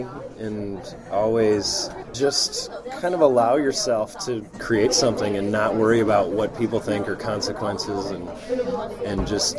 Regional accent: Illinois, United States; now in Stevens Point, United States; I grew up in just north of Chicago, Illinois.

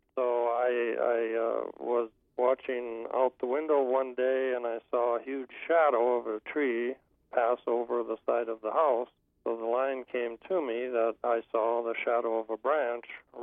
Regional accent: Marshall, Minnesota, United States; I grew up in southwestern part of Minnesota, Marshall, Minnesota.

